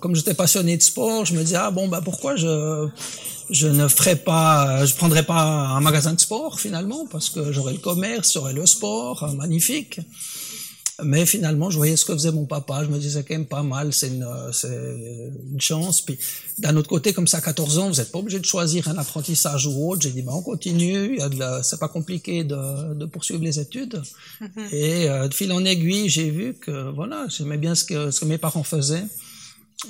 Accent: Marin, Neuchâtel, Switzerland; Mon parcours, je suis effectivement né dans le canton de Neuchâtel. J'ai grandi à Marin, c'était vraiment mon village.

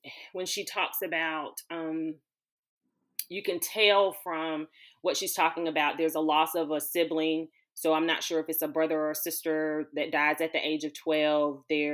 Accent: Greenville, South Carolina, United States; I am from Greenville, South Carolina.

